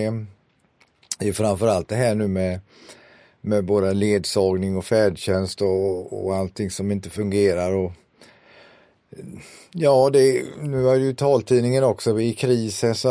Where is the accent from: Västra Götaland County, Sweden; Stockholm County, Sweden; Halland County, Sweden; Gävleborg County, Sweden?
Västra Götaland County, Sweden; Gothenburg; moved away as an adult; now in Skåne, Sweden; Jag är 71 år gammal snart i dagarna här. Jag kommer från ursprungligen från Göteborg.